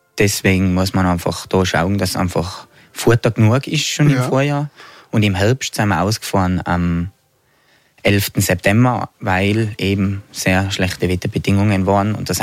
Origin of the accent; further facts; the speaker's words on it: Tyrol, Austria; Als Tiroler muss man auch bloß Musikanhänger sein, sage ich allem.